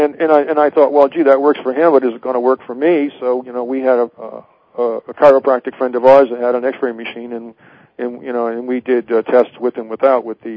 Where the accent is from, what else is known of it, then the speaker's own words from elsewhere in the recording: New England, United States; now in California, United States; We're originally from New England. We're here now in California